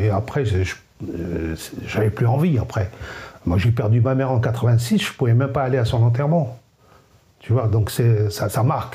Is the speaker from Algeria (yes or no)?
yes; Kabylie, Algeria; first language Kabyle; French is a second language; now in France; J'aime mon pays, j'aime ma langue maternelle, le Kabyle.